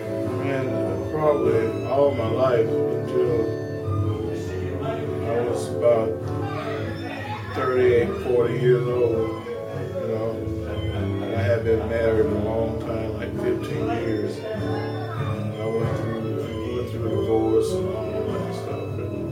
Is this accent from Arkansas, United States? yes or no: yes; Little Rock, Arkansas, United States; I'm on Alligator Records. I'm from Little Rock, Arkansas.